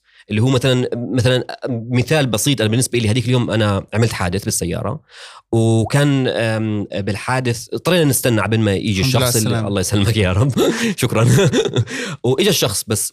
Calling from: Jordan; سبيشلي احنا بنحكي حاليا من الاردن

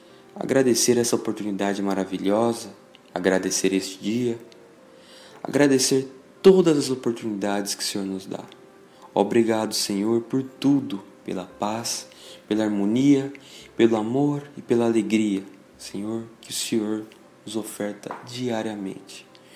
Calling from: Três Lagoas, Mato Grosso do Sul, Brazil; eu tenho 22 anos e falo diretamente de Três Lagoas, no estado de Mato Grosso do Sul.

